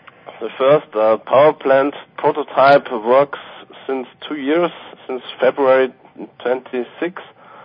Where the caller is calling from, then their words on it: Obergrafendorf, Lower Austria, Austria; I'm calling from Central Europe, 70 kilometers from Vienna in Obergrafendorf.